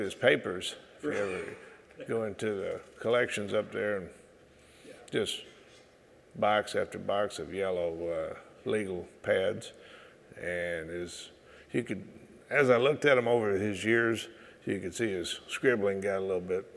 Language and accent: English; Metropolis, Illinois, United States; I grew up in Metropolis, Illinois.